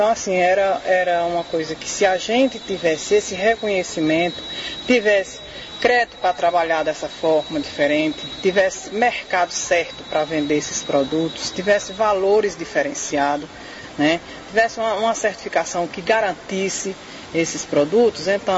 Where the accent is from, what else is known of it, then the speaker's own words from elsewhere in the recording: Parnamirim, Pernambuco, Brazil; sou do município de Parnamirim, aqui de Pernambuco.